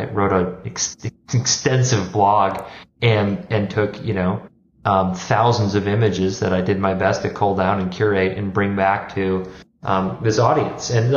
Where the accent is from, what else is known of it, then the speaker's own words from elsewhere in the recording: Minnesota, United States; also born or lived in Wisconsin / Rome, Italy; Well, I grew up in Minnesota. I was a son of a nurse. My mom's a cancer nurse. My dad is a firefighter. I went to school in the neighboring state of Wisconsin